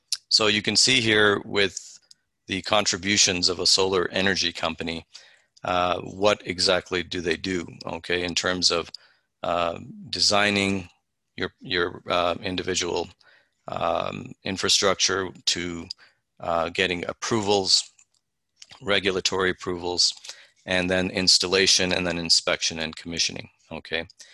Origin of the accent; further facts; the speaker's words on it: Alberta, Canada; I'm from Alberta. We always think we're number 1 in things.